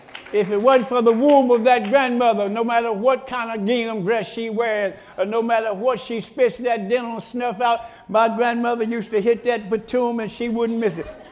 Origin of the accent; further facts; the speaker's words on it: Carrollton, Georgia, United States; born there; When I learned how to read, me and my sister, I was born in Carrollton, Georgia.